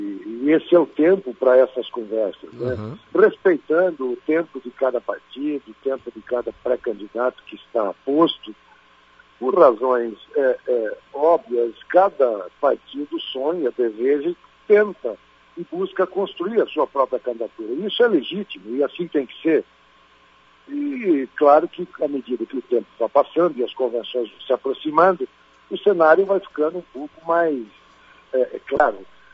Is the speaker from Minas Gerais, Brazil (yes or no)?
no; Joinville, Santa Catarina, Brazil; Eu sou da região de Joinville, norte do estado